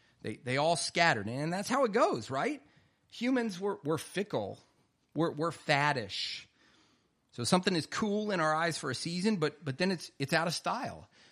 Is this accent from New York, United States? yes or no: no; South Carolina, United States; Sorry. I'm like a southerner. I grew up in South Carolina.